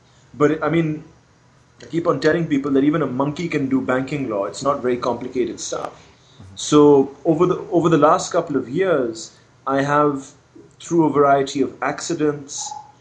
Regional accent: Pakistan; we were growing up in Pakistan

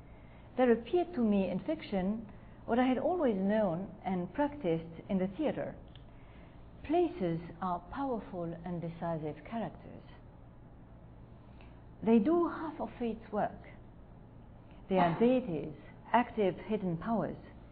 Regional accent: Oran, Oran Province, Algeria; I was born in Oran, and I lived in a double city there.

